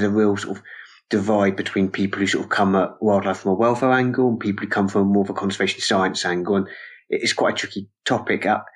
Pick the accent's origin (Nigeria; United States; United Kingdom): United Kingdom; Isle of Wight, South East England; It's weird because I grew up in the Isle of Wight, which is one of the places that has red squirrels, but I think up to 18, I hardly saw one.